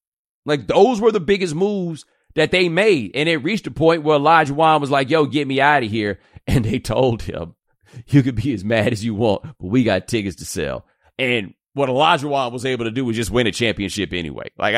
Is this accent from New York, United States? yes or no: no; Houston, Texas, United States; I grew up in Houston